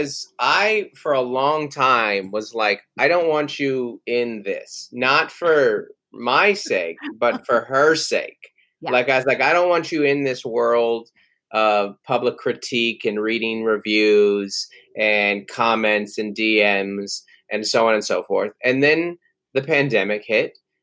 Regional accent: Seattle, Washington, United States; now in San Diego, United States; So I'm from Seattle. Seattle is where I'm from and born and raised, and kind of consider myself a little more of a Seattleite than a San Diegan, even though we've been here for almost 10 years.

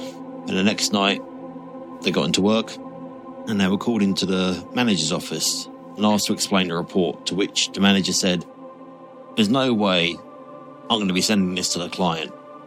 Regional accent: East of England, United Kingdom; I'm from Suffolk in the UK.

